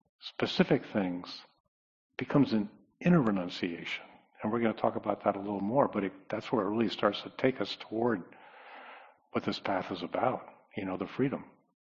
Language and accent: English; Connecticut, United States; I grew up around sailboats on Long Island Sound in Connecticut Shore. So I grew up sailing a lot